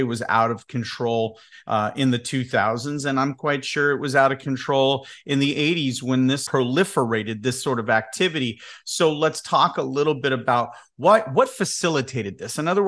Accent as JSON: {"language": "English", "region": "West Coast", "country": "United States", "tie": "born or raised there", "said": "But I grew up on the West Coast watching college basketball."}